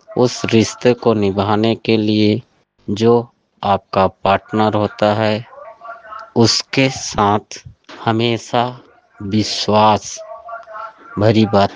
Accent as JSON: {"language": "Hindi", "town": "Bhadohi", "region": "Uttar Pradesh", "country": "India", "said": "मैं औराई ब्लॉक भदोही से हूँ।"}